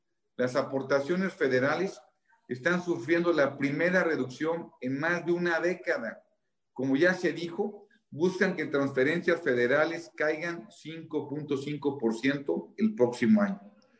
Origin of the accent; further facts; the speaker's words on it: Mexico; los verdaderamente afectados somos todos los mexicanos.